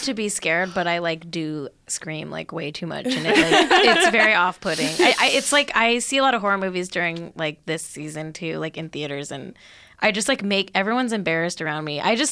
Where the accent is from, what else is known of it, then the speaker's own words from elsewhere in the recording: Manhattan Beach, California, United States; So there's this house in my hometown of Manhattan Beach, California, where I grew up.